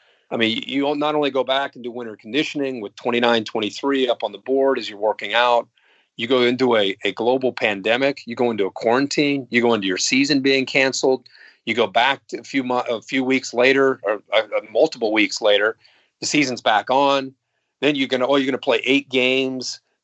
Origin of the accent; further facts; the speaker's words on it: Ohio, United States; I was a pretty brainwashed growing up in Ohio in the 70s, Ohio State football fan